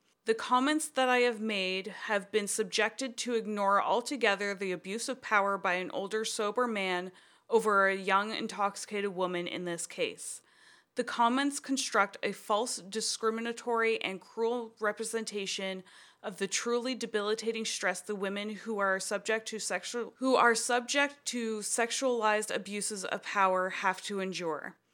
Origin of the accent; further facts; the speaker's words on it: Canada; As Canadian, I am saddened by the reactions of far too many people on social media.